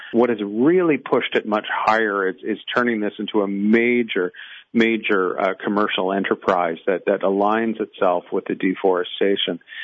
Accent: Canada; I'm Canadian, so we now have medical assistance in dying

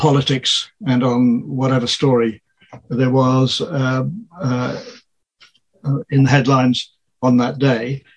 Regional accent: Wales, United Kingdom; I'm from Wales, and I would have been the first of … to have gone to university.

